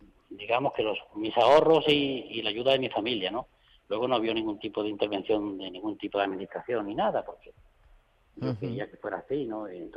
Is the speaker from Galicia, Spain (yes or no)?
no; Olvera, Andalusia, Spain; Ya te digo que el monumento está en Torrealáquime, yo soy de Olvera.